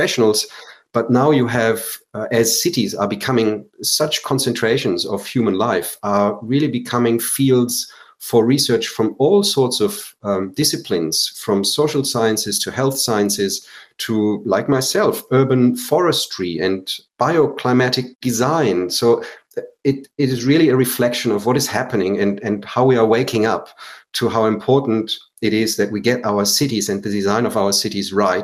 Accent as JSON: {"language": "English", "country": "Germany", "said": "I'm just saying that because I am from Germany. I know roughly how big Germany feels."}